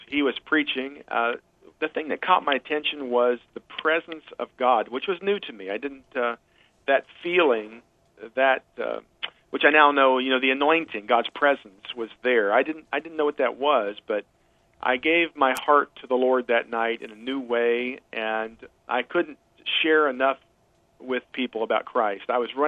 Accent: Ohio, United States; I grew up in Ohio, in a small town, farming community, and just kind of your normal average middle America type family. We went to church some. Wasn't a strong Christian background, but went to church some.

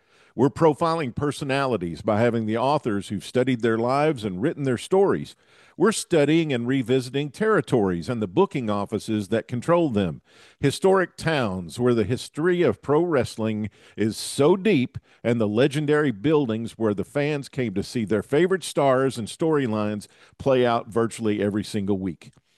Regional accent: the South, United States; I grew up in the South and we didn't get the WWWF

